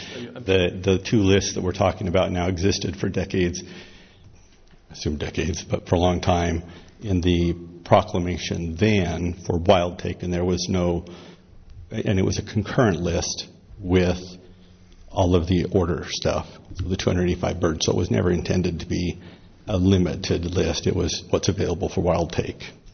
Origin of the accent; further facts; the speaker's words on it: Salt Lake City, Utah, United States; I come from Salt Lake down here.